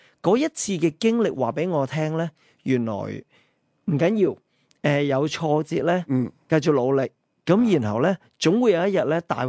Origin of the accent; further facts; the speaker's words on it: California, United States; 尤其是我在加州长大，那个创业文化是挺强